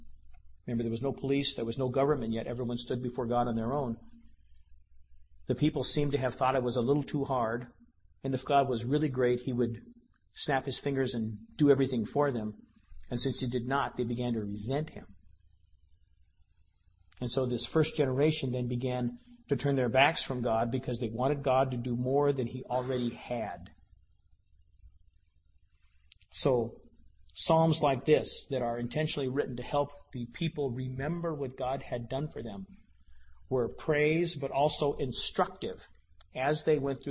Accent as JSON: {"language": "English", "town": "Denver", "region": "Colorado", "country": "United States", "said": "I'm from Denver. They have King Tut's items coming through the Denver Museum this week right now."}